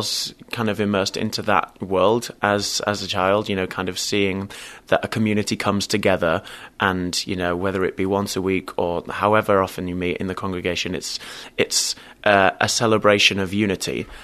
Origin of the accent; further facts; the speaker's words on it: United Kingdom; I didn't, because I'm British, so it's a complete new thing for me.